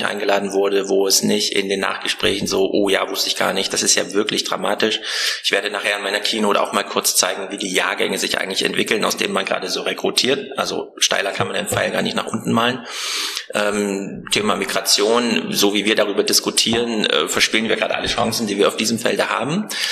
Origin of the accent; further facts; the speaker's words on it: Erfurt, Thuringia, Germany; Jetzt bin ich heute in Erfurt, hier unter den Betriebsärzten, und das ist auch meine Heimat.